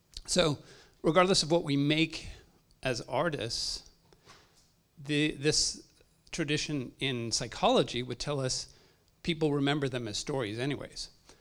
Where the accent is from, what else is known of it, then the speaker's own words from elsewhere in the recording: Santa Cruz, California, United States; from Santa Cruz.